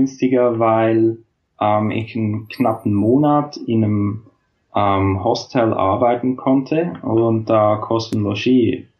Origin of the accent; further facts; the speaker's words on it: Switzerland; weil zum Beispiel in Australien kann ich als Schweizer kein Work and Travel Visum beantragen